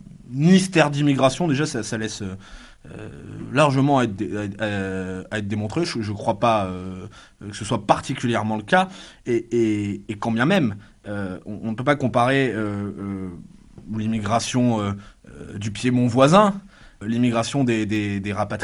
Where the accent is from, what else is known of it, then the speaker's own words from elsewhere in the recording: Nice, Provence-Alpes-Côte d'Azur, France; J'ai grandi dans la cité des Moulins, qui est donc une des deux grandes cités HLM, des deux grands ensembles HLM de Nice, à l'ouest de la ville.